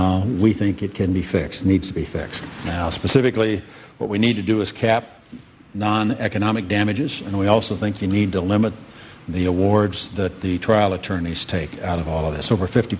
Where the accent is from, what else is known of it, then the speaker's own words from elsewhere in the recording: Wyoming, United States; My home state of Wyoming, we've lost the top insurer, malpractice insurance in the state.